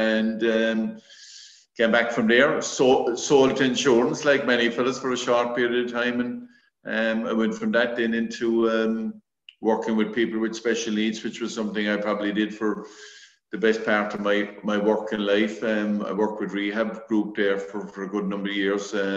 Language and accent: English; Ada, Munster, Ireland; I was born and reared in Ada, which is, you know, obviously East Cork and that sort of thing, which, you know, would be, I suppose, normally more hurling area than the football area